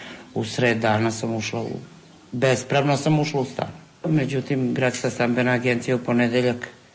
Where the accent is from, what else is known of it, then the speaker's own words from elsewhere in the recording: Croatia; moved away; Ja sam došla iz Hrvatske 1991. godine